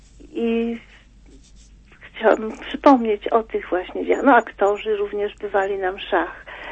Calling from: Wrocław, Lower Silesian Voivodeship, Poland; Ja z Wrocławia dzwonię.

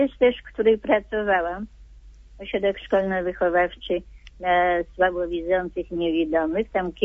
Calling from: Łódź, Łódź Voivodeship, Poland; Jestem z Łodzi

